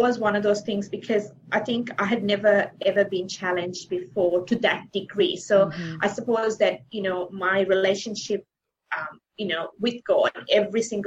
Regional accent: Sri Lanka; Christian schooling back in Sri Lanka, because I'm originally from Sri Lanka

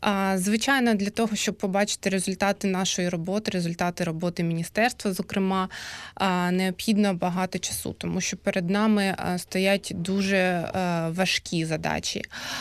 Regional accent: Donetsk Oblast, Ukraine; Я сама з Донецької області, тому для мене також це знаково.

